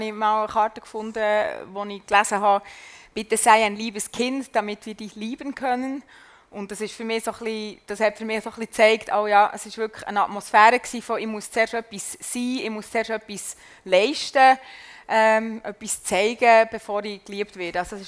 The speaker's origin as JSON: {"language": "German", "region": "Bern", "country": "Switzerland", "tie": "born or raised there", "said": "Also wie man vielleicht gehört, ich bin von Bern. Bin in Bern aufgewachsen, eigentlich so gut bürgerliche Familie, Eltern reformiert und katholisch."}